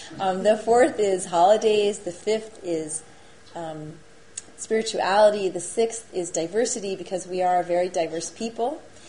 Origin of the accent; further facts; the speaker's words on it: San Francisco, California, United States; I'm from San Francisco, and that's also why I was noticing all these San Francisco trends